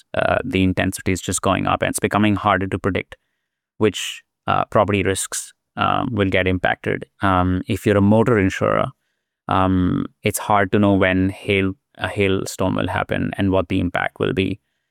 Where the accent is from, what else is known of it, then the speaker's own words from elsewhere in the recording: India; growing up in India